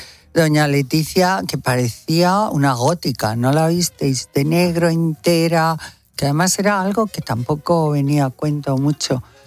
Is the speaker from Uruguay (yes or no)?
no; Asturias, Spain; como asturiana que llevo Asturias por todo el mundo y tengo mi casa en Llanes y adoro Asturias